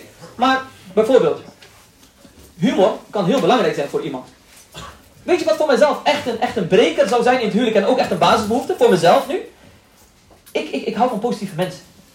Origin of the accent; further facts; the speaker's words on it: Morocco; Ik ben Marokkaans, oké?